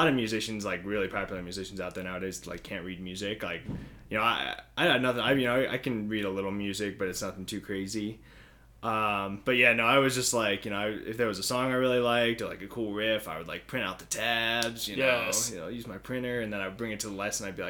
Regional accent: Poughkeepsie, New York, United States; Yeah, so I grew up in Poughkeepsie, and then I went to college at RIT in Rochester, New York. So pretty much on the other, you know, upstate side of New York.

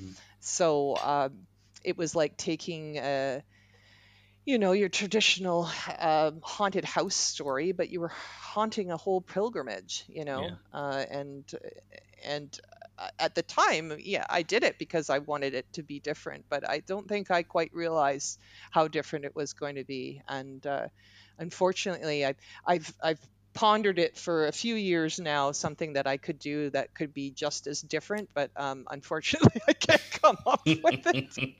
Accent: Toronto, Ontario, Canada; that was filmed right here in my hometown, Toronto, Ontario

